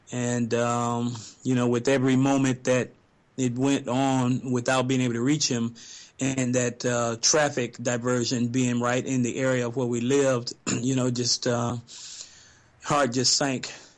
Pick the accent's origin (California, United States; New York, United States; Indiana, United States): Indiana, United States; Gary; now in Tennessee, United States; I'm from the Chicago area, Gary, Indiana. It's where I was born and raised, and actually where Q grew up as well.